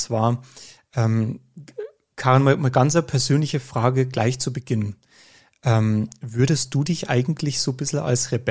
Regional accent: Bavaria, Germany; accent: Bavarian; Und ich hoffe, Sie verstehen unseren leicht bayerischen Dialekt.

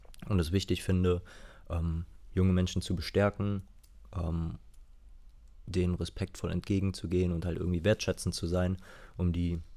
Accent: Bornheim, North Rhine-Westphalia, Germany; also born or lived in Bonn; now in Cologne, Germany; Lange im Vorgebirge aufgewachsen, genauer in Bornheim-Merten. Und fühle mich auch dem Rheinland sehr verbunden. Ich wohne jetzt seit 6 Jahren in Köln, mehr oder weniger.

